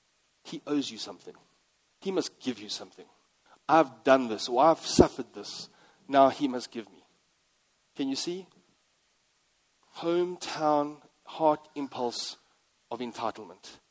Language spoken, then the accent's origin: English; East London, Eastern Cape, South Africa; I'm from a small town. I'm from East London.